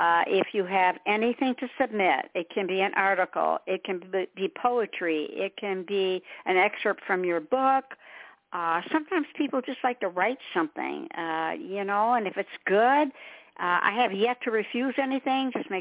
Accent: Michigan, United States; accent: Michigan; now in South Carolina, United States; Well, I'm from Michigan, and I'm in South Carolina, and people will say, I get that Michigan accent

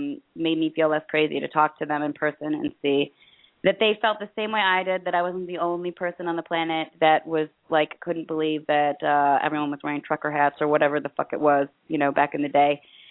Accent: United States; You know, I can, I'm an American. I've lived here all my life, so I can only speak for what it's like here.

